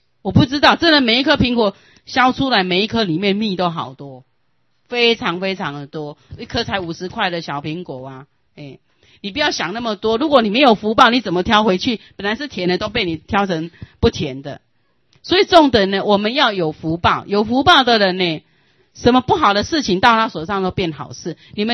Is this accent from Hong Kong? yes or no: no; Taiwan; 但我说的不一定是我们台湾人啦，因为我没有在现场